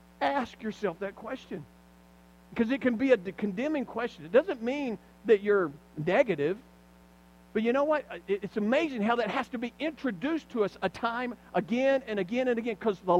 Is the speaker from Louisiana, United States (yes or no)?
no; Alabama, United States; I grew up in South Alabama. There wasn't anything going on. No one in my family had ever gone to college.